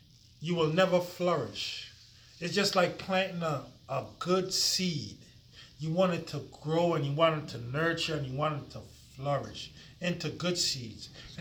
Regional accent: Trinidad & Tobago; now in United States; Came up here. I'm from Trinidad and Tobago. Came up here in 1976. And I've been here ever since.

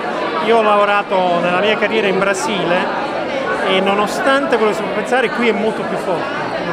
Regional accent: Naples, Campania, Italy; Poi io sono napoletano, quindi c'è anche questa componente

